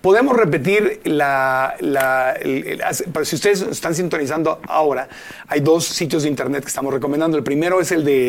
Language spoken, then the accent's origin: Spanish; Mexico; also born or lived in United States; Dividirnos como mexicanos no me gusta, porque viví en Estados Unidos mucho tiempo